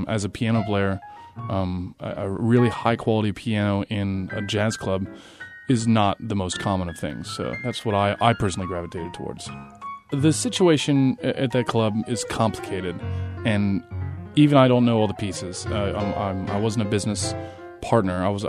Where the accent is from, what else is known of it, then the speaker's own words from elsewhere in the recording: Kansas City, Missouri, United States; I'm a pianist from Kansas City, Missouri. I grew up north of the river